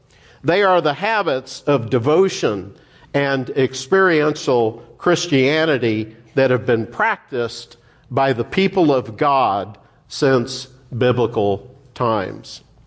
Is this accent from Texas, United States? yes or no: yes; Dallas, Texas, United States; Growing up in Dallas, part of my early education was spent at St. Mark's School of Texas, an all-boys college prep school.